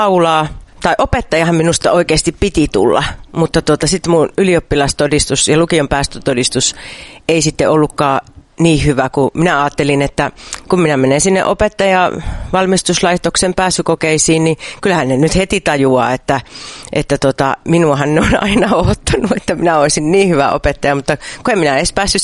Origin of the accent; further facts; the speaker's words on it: North Savo, Finland; minä olen Pohjois-Savosta. Joo, niin minä olen tämmöinen laulaja, tyttö. 45 vuotta täytin tässä justiinsa toissa viikolla.